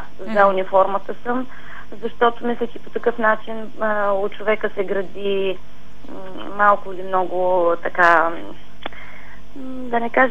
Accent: Laki, Plovdiv Province, Bulgaria; вече не ръководя децата към моя роден град Лъки

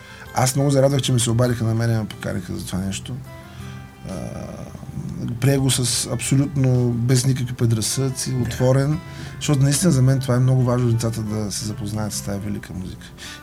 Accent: Ruse, Ruse Province, Bulgaria; аз от малък съм откърмен, извинявайте, с класическата музика, все пак аз съм русенец

